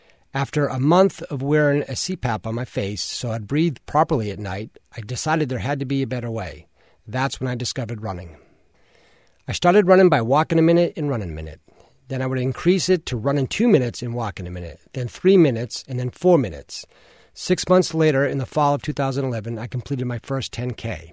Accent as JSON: {"language": "English", "town": "Halifax", "region": "Massachusetts", "country": "United States", "tie": "born or raised there", "said": "I grew up just outside of Boston in a small town called Halifax."}